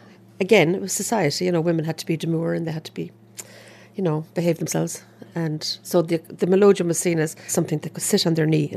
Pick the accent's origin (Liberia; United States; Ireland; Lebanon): Ireland; Munster; I come from Kerry